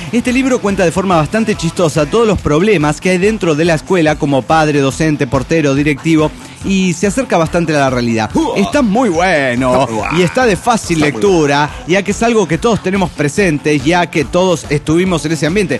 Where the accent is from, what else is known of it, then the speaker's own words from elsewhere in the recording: Oruro, Bolivia; de Oruro, Bolivia.